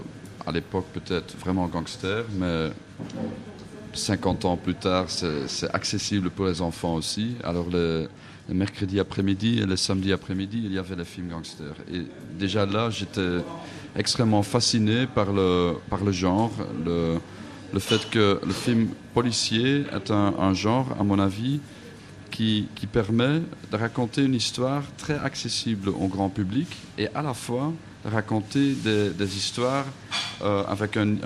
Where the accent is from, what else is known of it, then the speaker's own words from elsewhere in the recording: Belgium; oui, je suis belge.